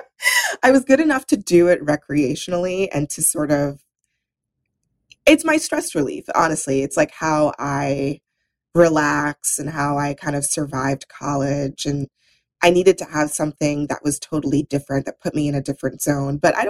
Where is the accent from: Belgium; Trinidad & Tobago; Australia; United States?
Trinidad & Tobago; growing up in Trinidad.